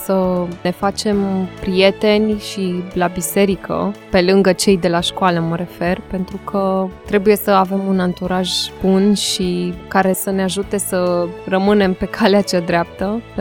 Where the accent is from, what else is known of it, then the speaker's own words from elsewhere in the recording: Timișoara, Timiș County, Romania; born there; moved away as an adult; now in Bucharest, Romania; pentru cei care pleacă din orașul în care s-au născut, chiar așa cum am plecat și eu din Timișoara în București